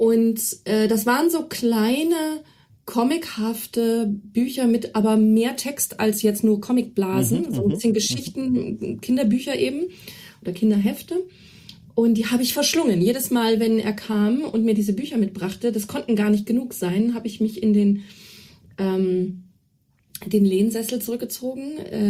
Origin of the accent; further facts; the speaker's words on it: Celle, Lower Saxony, Germany; der Bibliothek in Celle, wo ich herstamme